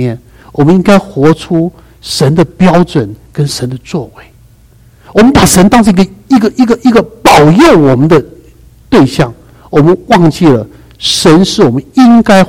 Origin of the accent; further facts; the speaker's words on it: China; now in United States; 特别我们中国人在美国，无论在政治立场，在社会环境里面